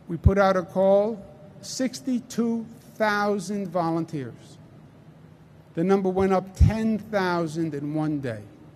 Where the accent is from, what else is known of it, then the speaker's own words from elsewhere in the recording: Queens, New York, United States; accent: Queens; I am a born and bred New Yorker. If you can't tell my Queens accent, I can tell your Bronx accent and your Brooklyn accent